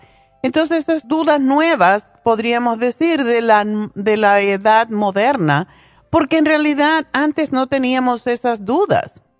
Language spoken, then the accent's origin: Spanish; Cuba; now in United States; yo soy cubana, nací en Cuba, pero me une mucho mi conexión con España. Y aquí en Estados Unidos, que es donde he vivido la mayoría de mi tiempo.